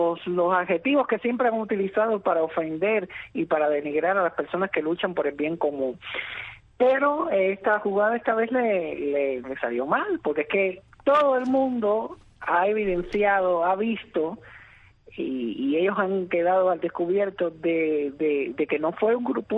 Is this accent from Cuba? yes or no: yes; Cuba; moved away; y de que quería estar también allí junto con mi pueblo reclamando un derecho y todos los derechos que se nos han robado, que se nos han secuestrado durante estos más de 60 años de esa involución que ha tenido ese gobierno para con el pueblo cubano.